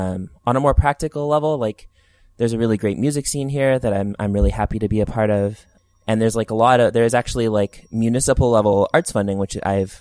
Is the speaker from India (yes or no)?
no; Alberta, Canada; also born or lived in Ontario; So my parents met through the army. And so I was born in Ontario, and then we were posted back to Alberta relatively shortly after I was born.